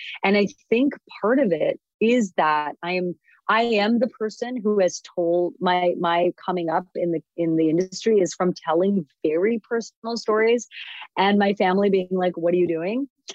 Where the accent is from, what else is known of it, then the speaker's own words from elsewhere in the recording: Canada; I'm also Canadian.